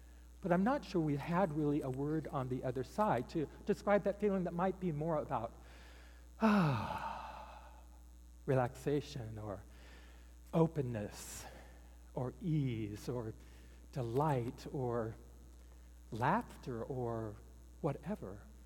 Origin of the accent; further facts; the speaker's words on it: Indianapolis, Indiana, United States; I grew up in the Methodist church, but I was living in Indianapolis, Indiana. I grew up in Indiana. Turns out that I have a fellow Hoosier in the space.